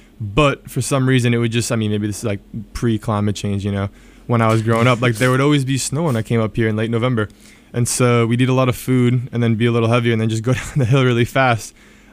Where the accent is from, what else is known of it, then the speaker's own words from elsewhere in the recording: New Jersey, United States; obviously I grew up in Jersey, but I would always come up here to Massachusetts to visit my grandpa.